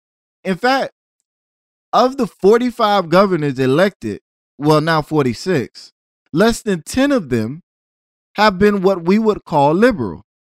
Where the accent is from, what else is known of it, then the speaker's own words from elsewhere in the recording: Tallahassee, Florida, United States; my hometown is Tallahassee, Florida, the capital of the state